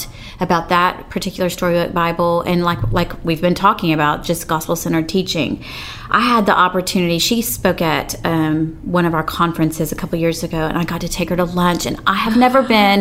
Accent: United States; us Americans are just always fascinated to hear them talk and they're so eloquent in their articulation

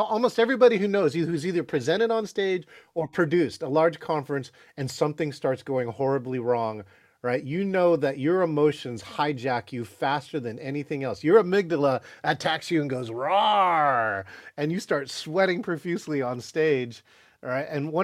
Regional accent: California, United States; I grew up in America and I speak perfect Californese.

